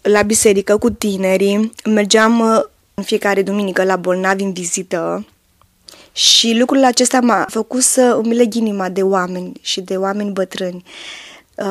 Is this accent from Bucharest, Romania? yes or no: yes; Bucharest, Romania; born there; M-am născut în București, într-o familie numeroasă. Am fost 6 copii, 4 fete și 2 băieți.